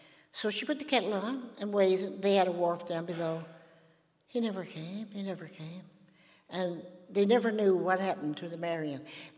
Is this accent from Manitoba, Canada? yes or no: no; St. Jack's, Newfoundland and Labrador, Canada; born there; I was born in St. Jack's, Fortune Bay